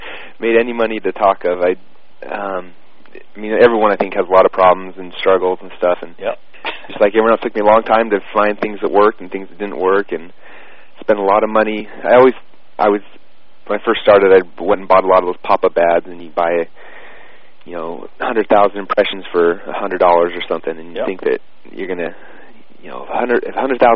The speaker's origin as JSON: {"language": "English", "region": "Utah", "country": "United States", "lives_now": "Boise, United States", "said": "I live up in Boise, Idaho right now. I'm actually from Utah originally."}